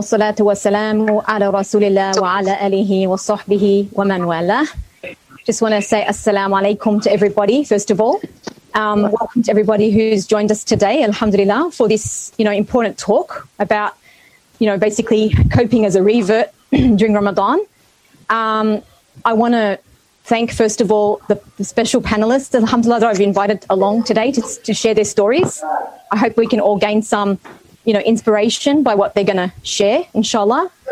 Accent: New South Wales, Australia; and myself, I'm from New South Wales, as most of you know.

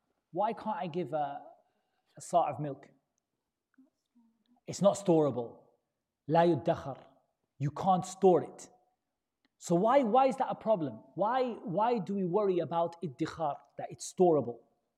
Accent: United Kingdom; I'm English, right? But I'm Muslim, right?

